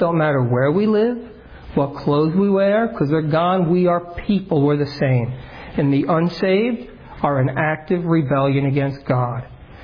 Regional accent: New Jersey, United States; I'm from North Jersey, we understand that type of a situation.

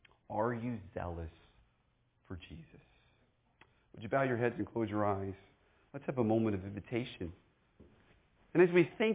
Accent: Kansas, United States; And I said, well, I'm from Kansas. I'm a Baptist minister. I'm a camp director, actually.

